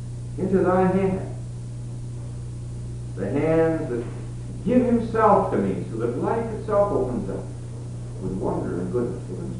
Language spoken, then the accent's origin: English; Minneapolis, Minnesota, United States; I knew a little bit of it because I grew up in Minneapolis where the Swedes were still around.